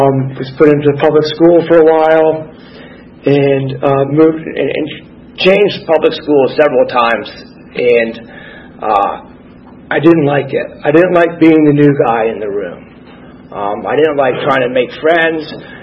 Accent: Philadelphia, Pennsylvania, United States; born there; I was born in Philadelphia to two successful, smart people. I had two younger sisters.

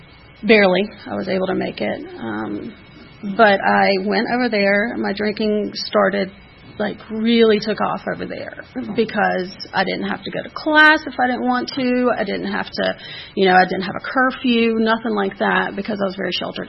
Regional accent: Atlanta, Georgia, United States; I'm from Atlanta, born in Piedmont Hospital, grew up in Buckhead.

